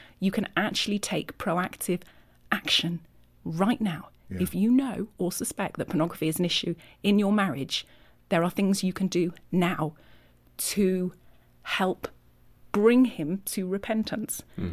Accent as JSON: {"language": "English", "region": "Yorkshire and the Humber", "country": "United Kingdom", "lives_now": "United States", "said": "I'm from England, from Yorkshire."}